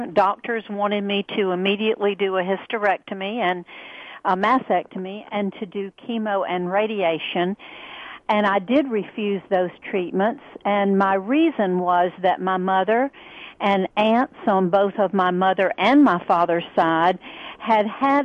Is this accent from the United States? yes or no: yes; the South, United States; because I live in the South and was born and raised in the South.